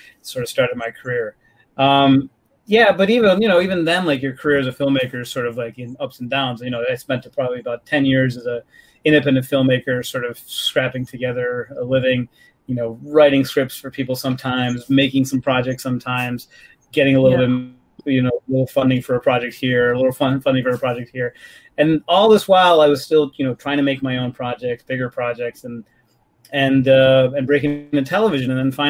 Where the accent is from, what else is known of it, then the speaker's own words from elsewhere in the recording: Chicago, Illinois, United States; My parents are from Bangalore and Mysore, South Indian. And I mean, I grew up in Chicago. I didn't grow up around the film industry.